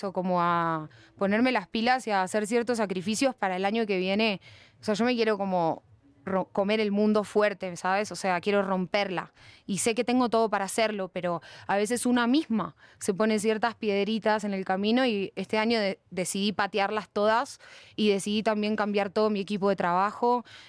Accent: Buenos Aires, Argentina; born there; O sea, yo nací en Buenos Aires, al lado del río.

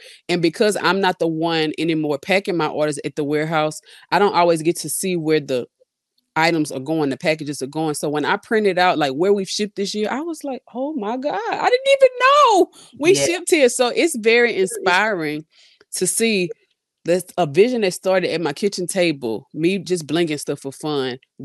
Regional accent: Louisiana, United States; I'm from Louisiana, but my people don't really be doing this kind of stuff. We be eating crawfish and stuff.

